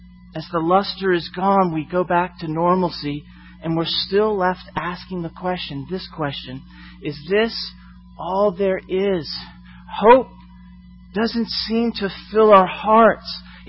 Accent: St. Petersburg, Florida, United States; it was actually in my home, my hometown, St. Petersburg, Florida, at the mall that I grew up walking around.

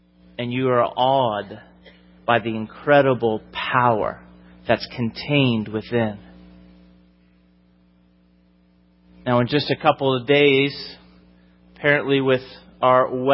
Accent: Florida, United States; I'm from Florida, and hurricanes, like some of these folks who answered, are a way of life.

